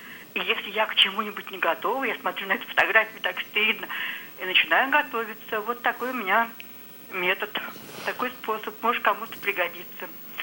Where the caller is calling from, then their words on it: Ryazan Oblast, Russia; я из Рязанской области.